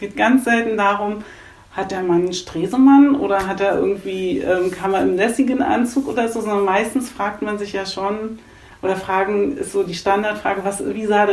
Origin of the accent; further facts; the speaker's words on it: Germany; weil ich komme von der Elbe. Also ich bin in so einem ganz kleinen Kaff aufgewachsen in der Nähe der Elbe.